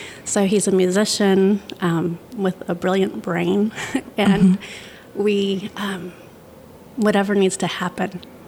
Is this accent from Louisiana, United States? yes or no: no; Bloomington, Indiana, United States; Well, I came from Bloomington and I got my undergrad in painting.